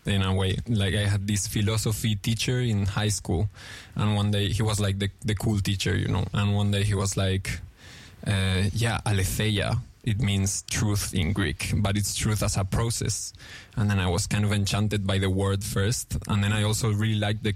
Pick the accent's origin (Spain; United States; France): Spain; also born or lived in Argentina; I was born in Argentina, so there's a bit of the Latin American guitar tradition there. Then I grew up in Spain, and I was not really in the south of Spain